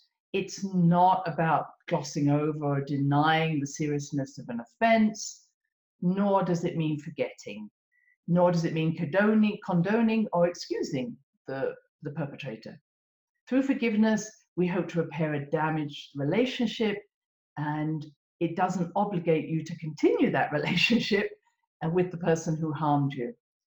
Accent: United Kingdom; as a Brit

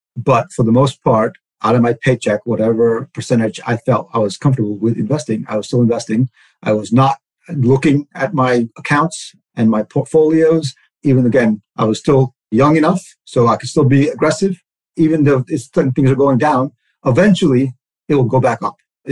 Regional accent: United States; Obviously, growing up in the States, we call it dollar cost averaging.

